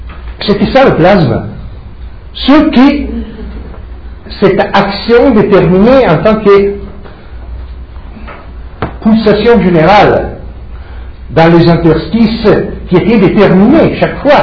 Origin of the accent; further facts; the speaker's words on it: Padua, Veneto, Italy; French is a second language; Quand j'étais petit, j'habitais à Padoue